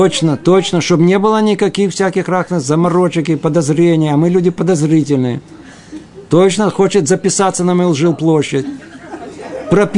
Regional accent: Moscow, Russia; Кто внутри не видит этого, это нормально, я же из Москвы.

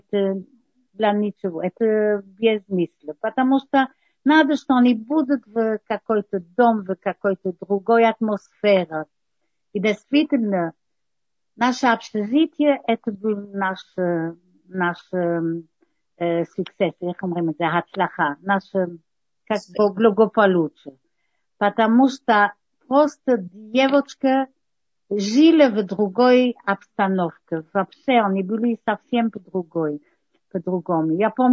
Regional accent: Belgium; Russian is a second language; now in Israel; Я пришла из Бельгии

